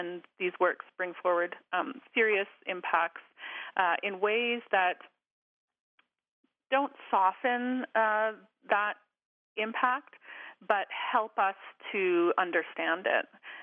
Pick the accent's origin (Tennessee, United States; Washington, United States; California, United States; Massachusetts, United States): Washington, United States; Suquamish; Yes, I'm calling you from my home in Suquamish Utluh, and I'm from the Suquamish Nation, as well as settler ancestry